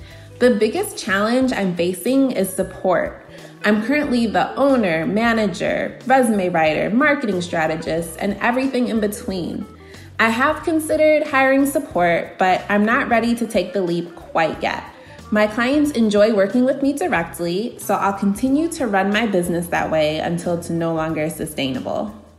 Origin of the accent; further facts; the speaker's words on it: Aurora, Illinois, United States; I'm from Aurora, Illinois, in the Chicago suburbs